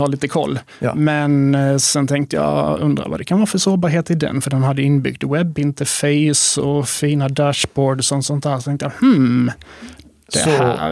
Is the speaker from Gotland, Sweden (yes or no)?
no; Sölvesborg, Blekinge, Sweden; now in Arlöv, Sweden; Jag kommer ursprungligen från Sölvesborgs trakten, men bor i Arlöv nu sedan några år tillbaka i hus.